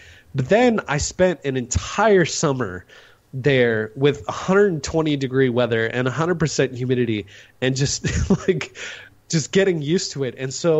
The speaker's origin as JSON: {"language": "English", "region": "Montana", "country": "United States", "said": "I'm from Montana, up in the very top of the mountains, right by the Canadian border, and it is dry there."}